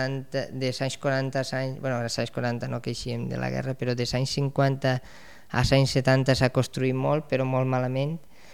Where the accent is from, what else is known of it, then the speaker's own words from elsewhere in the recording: Sueca, Valencian Community, Spain; Tot el que són camps d'arròs, el terme de Sueca és molt gran, no s'ha creat indústria.